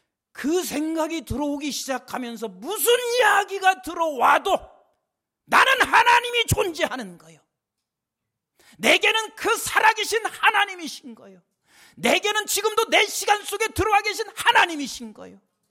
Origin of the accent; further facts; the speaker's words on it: South Korea; 나는 한국 사람이고 다시 한국으로 돌아가야 합니다.